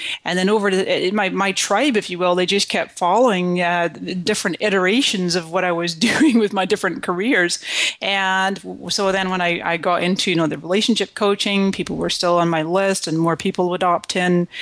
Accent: Scotland, United Kingdom; also born or lived in Canada; now in United States; I came to this country in 1999 from Scotland, and before that I was born in Canada.

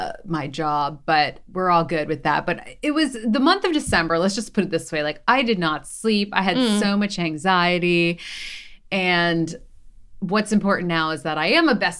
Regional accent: Philadelphia, Pennsylvania, United States; And then I'm from Philly, so I went on Good Day Philly because I knew like the anchor there from my Fox News days.

